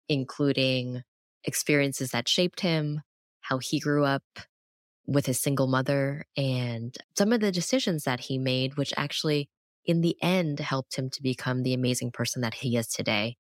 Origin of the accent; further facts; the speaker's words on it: New York City, New York, United States; I was born and raised in New York City.